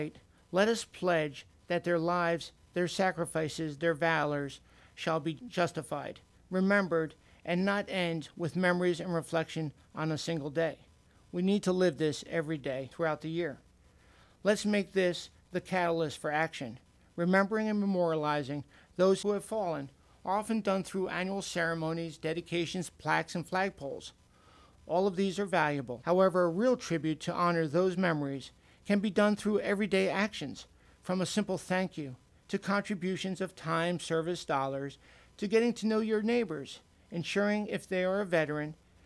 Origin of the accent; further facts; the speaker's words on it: United States; a father, a veteran, and most of all, as an American.